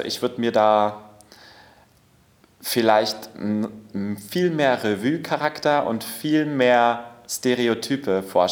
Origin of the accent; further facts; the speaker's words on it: Cottbus, Brandenburg, Germany; also born or lived in Vienna, Austria; Aus Cottbus komme ich ursprünglich.